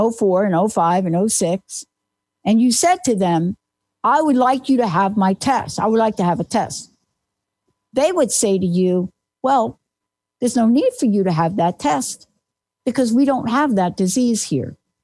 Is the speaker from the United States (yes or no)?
yes; New Jersey, United States; born there; Where are you from? I said, New Jersey.